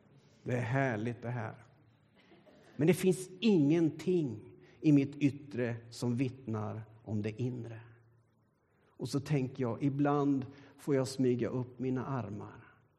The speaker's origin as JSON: {"language": "Swedish", "country": "Sweden", "said": "Och så tänker jag, som svensk, lite halvstel, trä och torr."}